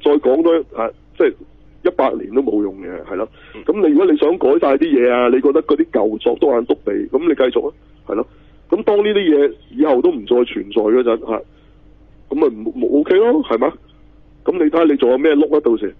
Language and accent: Cantonese; China; 我系中国人嚟嘅、啊，又唔大只，又唔高大